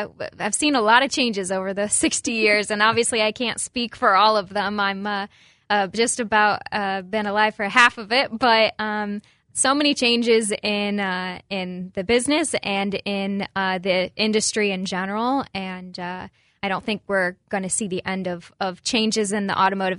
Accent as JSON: {"language": "English", "town": "Galesburg", "region": "Illinois", "country": "United States", "tie": "born or raised there", "said": "Born and raised in Galesburg, and I graduated JHS in 2010 and went to Illinois Wesleyan for 4 years. And right after graduating, returned home"}